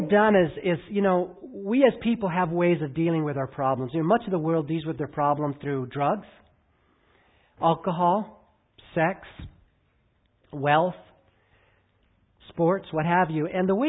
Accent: California, United States; And we didn't have the tires for the snow on the car, and I'm from California.

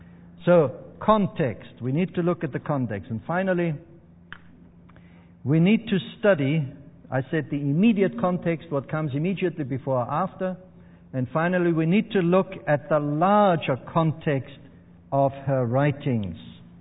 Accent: Austria; also born or lived in England / Australia; I grew up in Austria, in the mountains of Austria, where we had meat every day.

